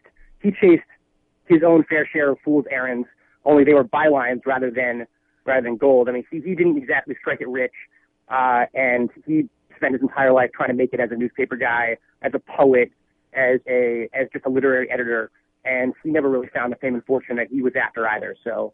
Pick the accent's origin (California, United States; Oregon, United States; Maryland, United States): Maryland, United States; we're both from Maryland, which was a split state.